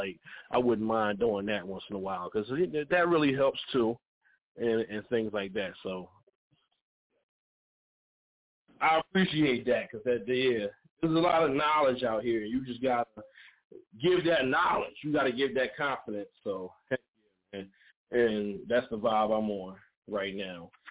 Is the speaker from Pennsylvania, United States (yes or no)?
yes; Philadelphia, Pennsylvania, United States; now in New Jersey, United States; He's here from here, New Jersey, Trenton, and I grew up like in Philly.